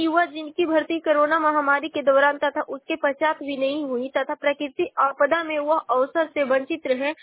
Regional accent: Ballia, Uttar Pradesh, India; और मैं बलिया जिले की निवासी हूँ।

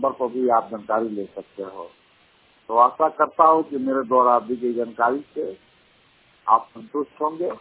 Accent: Bihar, India; now in Faizabad, India; मैं भी बिहार का ही रहने वाला हूँ, तब फैजाबाद में रहता हूँ।

